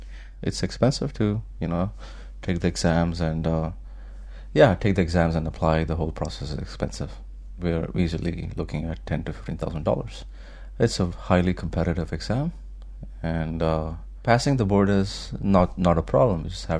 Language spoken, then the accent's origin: English; Tamil Nadu, India; moved away as an adult; now in San Francisco, United States; I'm from Tamil Nadu, India. I live in San Francisco.